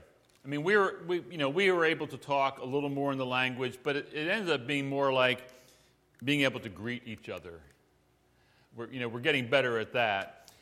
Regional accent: United States; Of course, I'm an American.

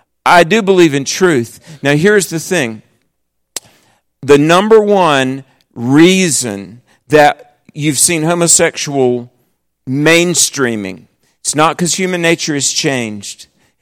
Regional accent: the South, United States; and I'm a Christian, and I'm from the South.

